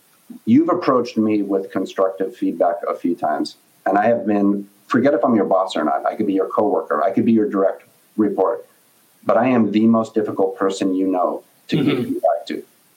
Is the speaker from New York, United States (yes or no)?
yes; Brooklyn, New York, United States; but I'm born and raised in Brooklyn.